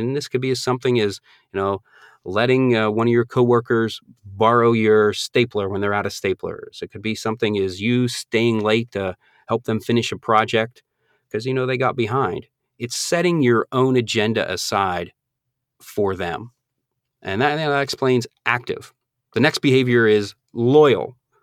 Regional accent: Northeast, United States; Now, I'm originally from the Northeast, so when I moved down here, I thought alligators were, I thought they were like rattlesnakes.

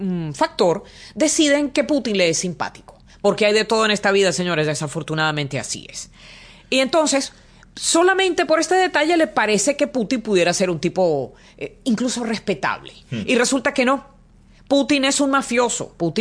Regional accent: Cuba; Le debe a todo santo una vela, como dicen en mi país.

